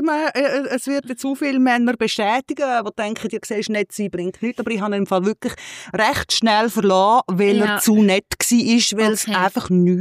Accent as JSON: {"language": "German", "country": "Switzerland", "said": "Und ich als Schweizerin bin natürlich sehr exotisch gewesen."}